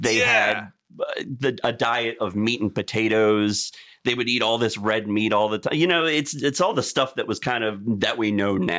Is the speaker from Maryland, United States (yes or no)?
yes; Maryland, United States; I am not. All right. I am hardcore from Maryland.